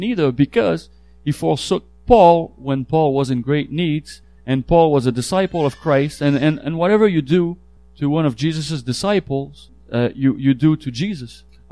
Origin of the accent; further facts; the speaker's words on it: Quebec, Canada; I come from Quebec. If you didn't know that, well, here you go. I just told you.